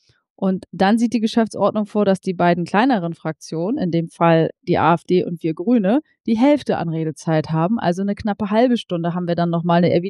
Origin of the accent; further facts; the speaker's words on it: Lower Saxony, Germany; ich natürlich sowieso als Friesin